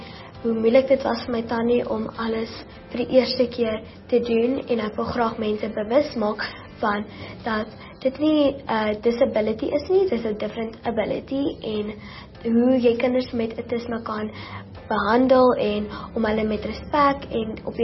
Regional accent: Bloemfontein, Free State, South Africa; Ek is 11 jaar oud en ek is net hier van Bloemfontein af en ek gaan skool by Oranje Meisieskool.

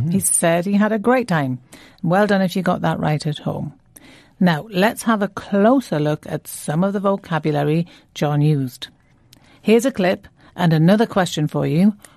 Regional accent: United Kingdom; I'm British.

